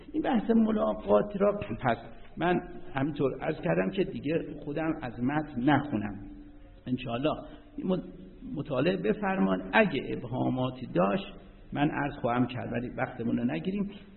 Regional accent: Isfahan, Iran; یعنی بدون از ما مال اصفهانیم از بریون اصفهان

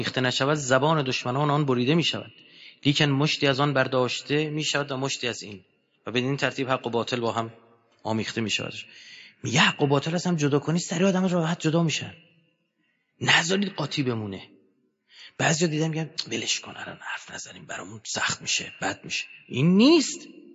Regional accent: Iran; مردم دنیا نسبت به ما ایرانی ها چه شناختی دارن

